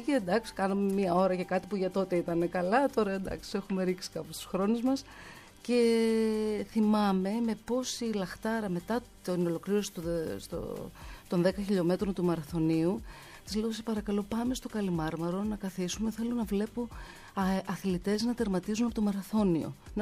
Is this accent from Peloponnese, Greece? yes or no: no; Chania, Crete, Greece; Μεγάλωσα στα Χανιά, είχα αυτή την τύχη